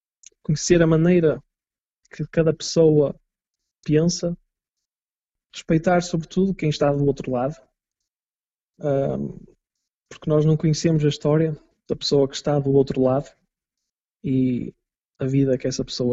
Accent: Portugal; moved away as an adult; now in Reykjavík, Iceland; É o que nos define também como portugueses.

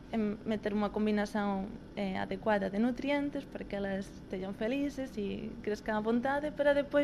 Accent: Murcia, Region of Murcia, Spain; Portuguese is a second language; Sou de Múrcia, da Espanha.

